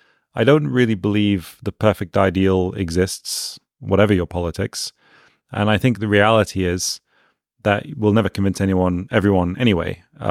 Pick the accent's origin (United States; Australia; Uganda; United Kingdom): United Kingdom; You know, I'm British, so I change my mind depending on how many cups of tea I've had throughout the day.